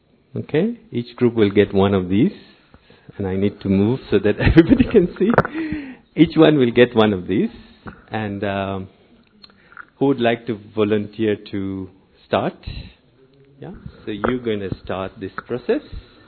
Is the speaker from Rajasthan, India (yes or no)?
yes; Mount Abu, Rajasthan, India; I am from Mount Abu.